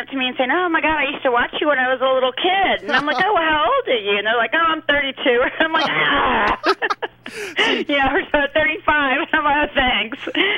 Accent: the South, United States; accent: southern; My southern accent was really bad.

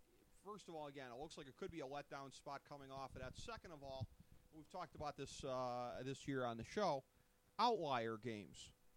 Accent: Cleveland, Ohio, United States; my second favorite team behind my Cleveland Browns, my hometown Browns.

